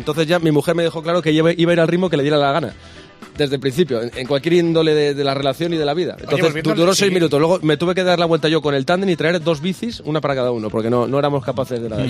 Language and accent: Spanish; Pola de Lena, Asturias, Spain; Mi pueblo, Pola de Elena, está a unos 20 kilómetros de la cima del Alto del Pajares. Está en el mismo municipio.